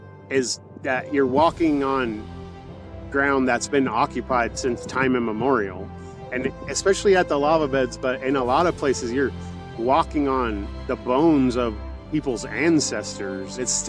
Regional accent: Oregon, United States; I was born on Lower Klamath Lake, grew up on in a neighborhood, on a street called Riverside Drive, right along the Klamath River on the opposite bank of Lower Klamath Lake from here.

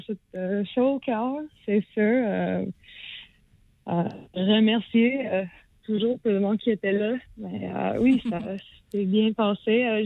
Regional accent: Atlanta, Georgia, United States; French is a second language; now in Montreal, Canada; Je suis née aux États-Unis, je suis grandie à Atlanta. Puis ça fait comme peut-être à peu près de 6 ans que j'habite à Montréal, au Québec.

